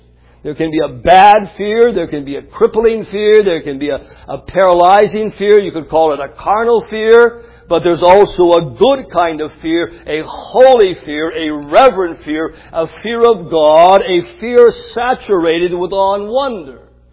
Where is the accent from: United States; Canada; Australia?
Canada; Growing up in Canada, we had a few fishing expeditions with my father.